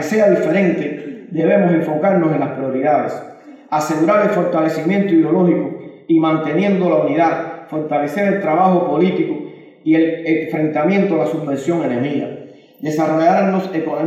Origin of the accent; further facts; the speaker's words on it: Cuba; Ante la responsabilidad que nos asiste como cubanos, como generación y por el cargo que asumimos